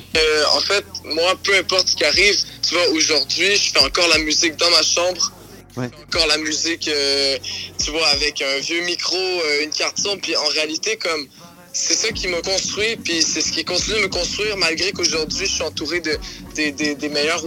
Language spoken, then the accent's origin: French; Montreal, Quebec, Canada; puis moi je suis Montréalais